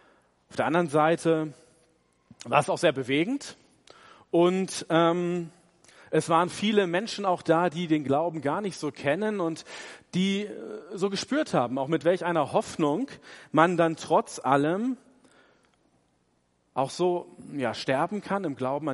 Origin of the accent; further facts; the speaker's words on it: Hamburg, Germany; war ich in meiner Heimat in Hamburg gewesen